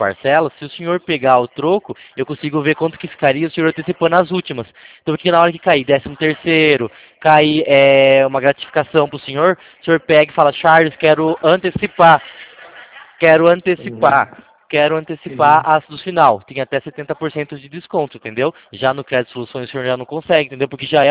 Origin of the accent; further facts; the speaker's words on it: Itapetininga, São Paulo, Brazil; sou de Itabetininga, interior do estado de São Paulo.